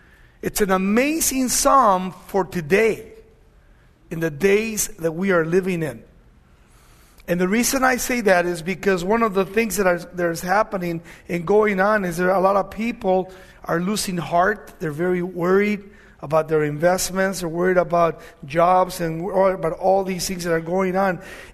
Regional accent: United States; As a veteran, as an American, as a father, grandfather, and as a pastor, teacher, I get really, really concerned with the church.

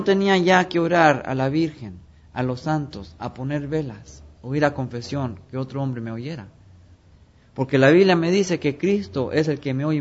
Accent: Mexico City, Mexico; born there; yo era católico toda mi vida. Yo nací en México, Distrito Federal. Y toda mi familia es católica y ha sido católica. Y yo también fui católico por 24 años.

